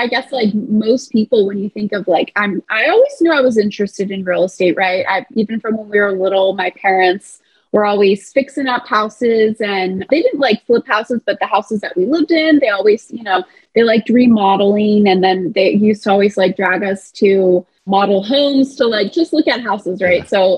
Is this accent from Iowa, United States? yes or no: no; Phoenix, Arizona, United States; or I'm born and raised in Phoenix, right?